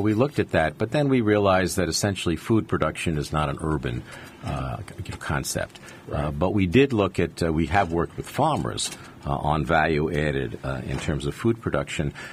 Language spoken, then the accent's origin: English; Queens, New York, United States; I grew up in Queens. Queens itself has neighborhoods.